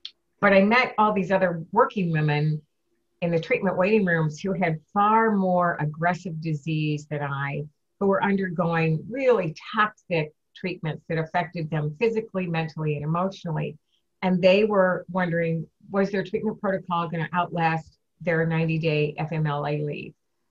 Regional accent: Detroit, Michigan, United States; the All-Star game that was going to be played in my hometown of Detroit that July.

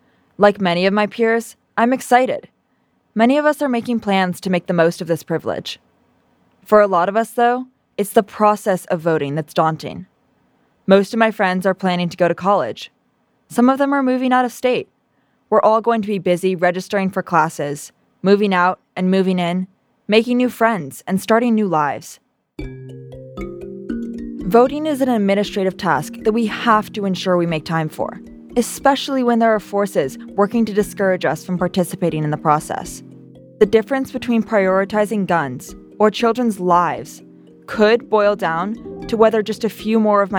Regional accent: California, United States; decided that I still wanted to vote in California. I realized the issues felt more urgent to me in my home state.

